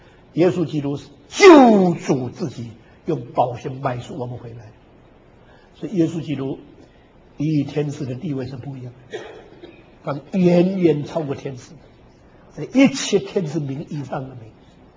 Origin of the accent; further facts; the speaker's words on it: Xiamen, Fujian, China; moved away; 我回到厦门去，不是前两年，去年，因为我五十年离开我的家乡没有回去过，所以故意到了1999年，我离开厦门五十年那一年